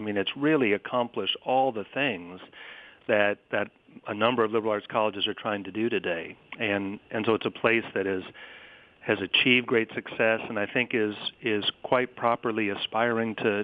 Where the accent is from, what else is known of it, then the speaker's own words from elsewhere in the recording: Tacoma, Washington, United States; I grew up in Tacoma, Washington, and in fact had never been east of the Mississippi until I went to Princeton for graduate school.